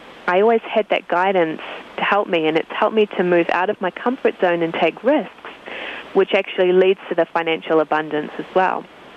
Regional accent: New Zealand; I grew up in New Zealand. And when I was 12 years old, my mother became fascinated with spiritual things.

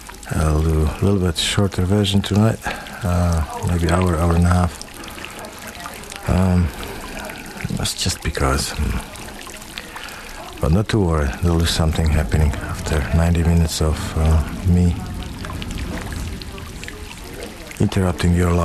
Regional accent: Poland; what the fuck I know? I'm just from Poland.

